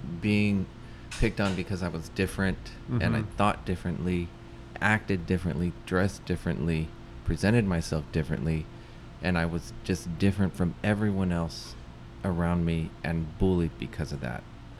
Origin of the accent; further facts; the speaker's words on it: Las Cruces, New Mexico, United States; because I still go to my hometown in New Mexico, Las Cruces, to visit, and I love it there.